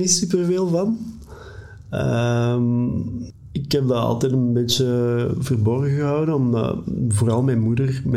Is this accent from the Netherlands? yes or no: no; Flanders, Belgium; dat je als Limburger... toch een heel hard dat communitygevoel hebt en samenhorigheidsgevoel hebt.